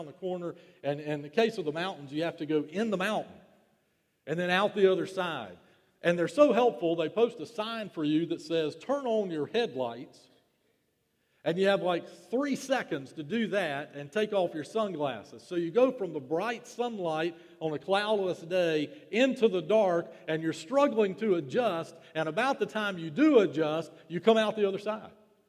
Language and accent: English; Winston-Salem, North Carolina, United States; I'm from the Piedmont in Winston-Salem